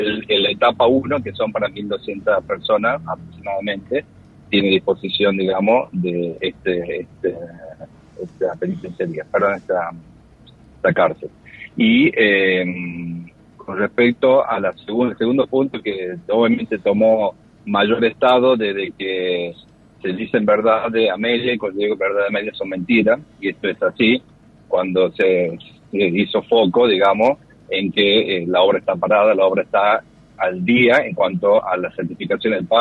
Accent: Tucumán, Argentina; nosotros como tucumanos y como parte interesada, ayudamos y colaboramos

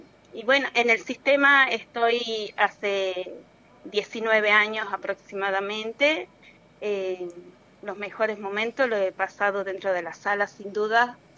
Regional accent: Banda del Río Salí, Tucumán, Argentina; now in San Miguel de Tucumán, Argentina; Sí, vivo acá en Capital, en realidad... me crié en Banda de Río Salí y bueno, me voy todos los días a mi escuelita allá a Burruyacú.

